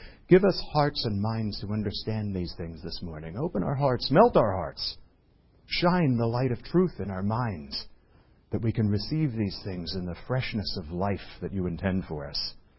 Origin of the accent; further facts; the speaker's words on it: New York, United States; By the way, it's not because I'm a New Yorker.